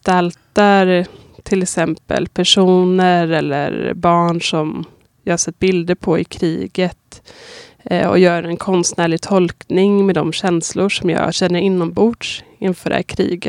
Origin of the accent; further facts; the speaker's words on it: Nacka, Stockholm County, Sweden; born there; föddes jag i Nacka 1987 och jag är utbildad vid Viks folkhögskola, Edinburgh's Telford College i Skottland och Konstfack.